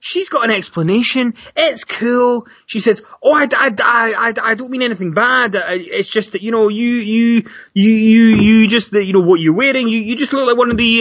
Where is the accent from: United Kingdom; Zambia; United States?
United Kingdom; Glasgow, Scotland; And I said, no, I'm from Glasgow.